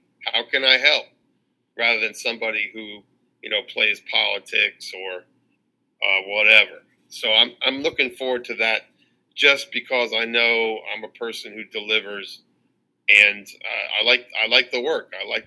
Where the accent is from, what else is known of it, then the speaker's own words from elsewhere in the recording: New York City, New York, United States; And I'm in New York. I grew up in New York City, so I haven't been a fan of Donald Trump for a long time.